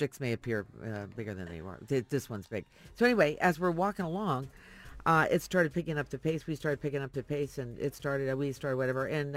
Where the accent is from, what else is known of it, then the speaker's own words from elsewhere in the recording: New York City, New York, United States; But he's not laughing at me, anymore, mister. I'm from New York City.